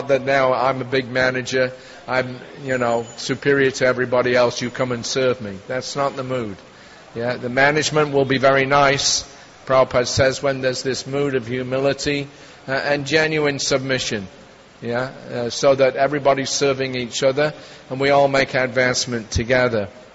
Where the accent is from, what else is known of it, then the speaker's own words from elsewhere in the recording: Northern England, United Kingdom; I grew up in Northern England.